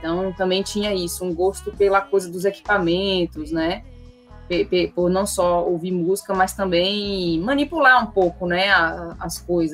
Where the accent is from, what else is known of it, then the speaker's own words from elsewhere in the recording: Salvador, Bahia, Brazil; Sou natural de Salvador, nasci aqui, sim, me criei aqui.